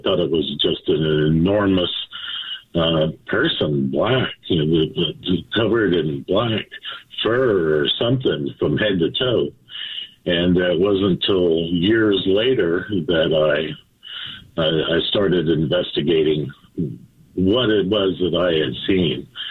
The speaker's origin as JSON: {"language": "English", "town": "Abilene", "region": "Texas", "country": "United States", "tie": "born or raised there", "moved": "yes", "lives_now": "California, United States", "said": "Yes, sir. I grew up, born and raised in Abilene, and graduated high school and went to a couple of years of college there in Dallas and migrated out here to California"}